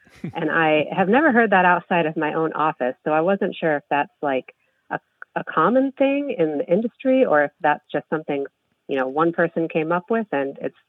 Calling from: Carmel, Indiana, United States; Hi, this is … I'm calling from Carmel, Indiana.

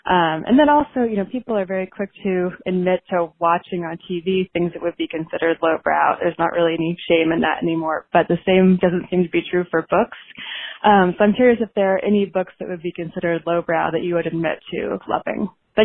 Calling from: Seattle, Washington, United States; I'm calling from Seattle.

